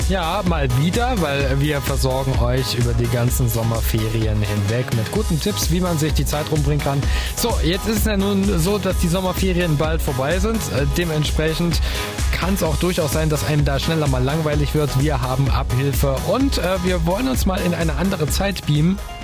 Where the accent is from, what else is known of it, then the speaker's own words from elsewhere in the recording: Thuringia, Germany; Als Thüringer ist das eindeutig.